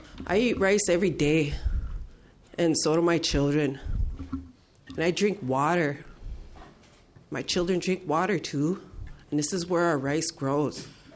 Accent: East Lake, Minnesota, United States; I'm from East Lake, Minnesota.

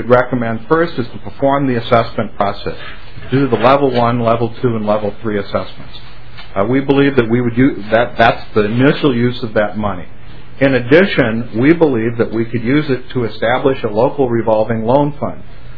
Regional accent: Renville, Minnesota, United States; I grew up in Renville, Minnesota.

